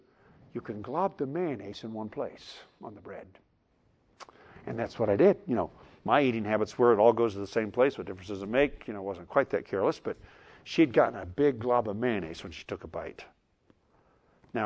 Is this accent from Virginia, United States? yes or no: no; Iowa, United States; She's from Indiana, I was from Iowa, so we had not known each other.